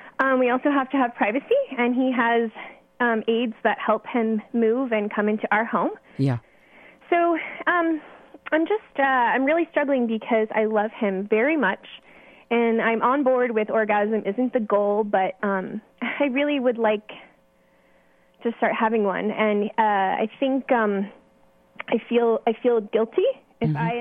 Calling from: El Cerrito, California, United States; I'm calling from El Cerrito here.

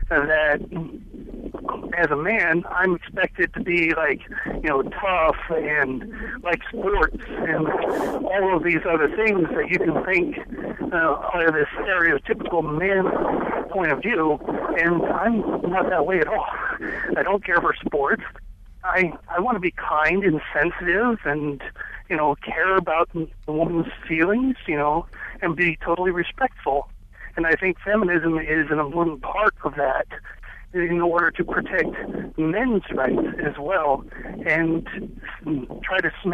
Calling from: Macedon, New York, United States; Oh, I'm actually from Macedon, but that's okay.

